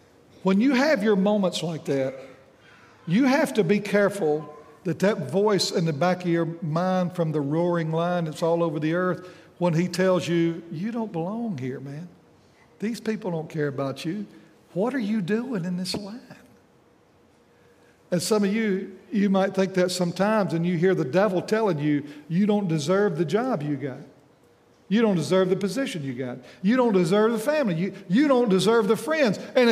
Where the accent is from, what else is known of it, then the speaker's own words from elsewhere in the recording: Meridian, Mississippi, United States; And I knew I was from the South Side in Meridian, and I'm looking around there